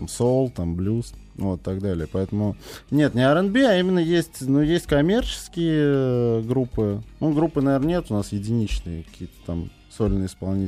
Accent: Moscow, Russia; Вырос я не совсем в центре, я в центре 10 лет жил. Вот. Вырос я в спальном районе, ЮЗАО.

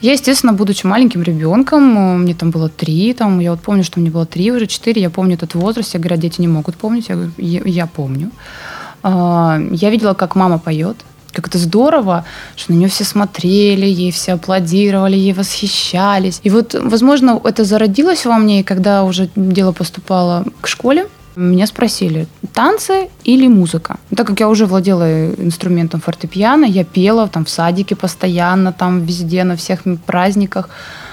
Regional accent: Primorsky Krai, Russia; also born or lived in Petropavlovsk-Kamchatsky; Нет, я здесь выросла, но не родилась. Родилась я на Петропавловске-Камчатском под извержением вулкана, кстати.

